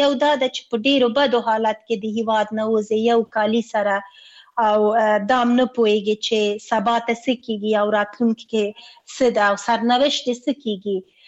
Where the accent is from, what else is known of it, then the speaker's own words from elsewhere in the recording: Afghanistan; مونږ د افغانستان یو واقعیت یو او خپل هیواد نه اسکله تیر نه یو، او زمونږ خپل هیواد زمونږ اصلي هیواد ده